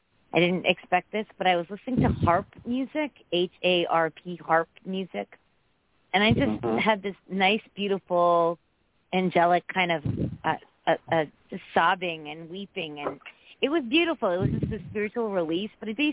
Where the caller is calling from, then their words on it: Connecticut, United States; from Connecticut.